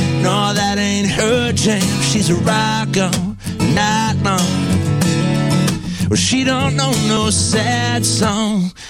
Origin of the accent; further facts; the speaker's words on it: Australia; I guess as an Australian country artist, that's kind of the goal, to win one of those golden guitars.